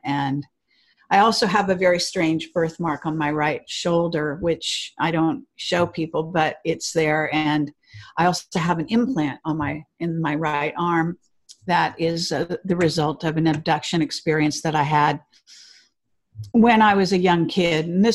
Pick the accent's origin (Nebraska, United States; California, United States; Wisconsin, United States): California, United States; Palo Alto; born there; and my mother went to Stanford, and I was born in Palo Alto. So it was right near where I was born.